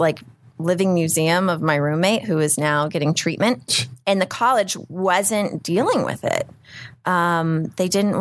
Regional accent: Texas, United States; I grew up in Texas and I was going to Massachusetts

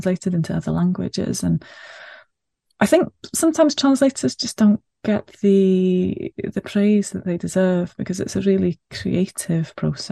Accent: Wales, United Kingdom; first language Welsh; English is a second language; I really love translation because I'm Welsh first language. So I was brought up speaking Welsh, and I speak Welsh at home with my own children as well.

